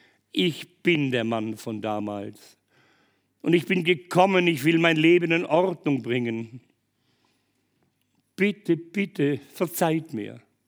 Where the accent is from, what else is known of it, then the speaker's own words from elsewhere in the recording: Germany; hallo, ich komme aus Deutschland.